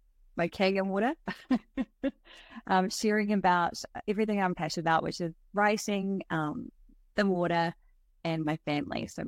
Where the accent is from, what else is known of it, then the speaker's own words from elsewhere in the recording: New Zealand; And being a Kiwi, we are very passionate about some swear words occasionally